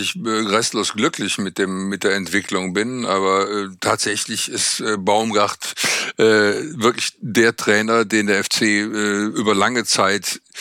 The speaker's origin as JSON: {"language": "German", "town": "Cologne", "region": "North Rhine-Westphalia", "country": "Germany", "said": "Was würde ich als Kölner sagen?"}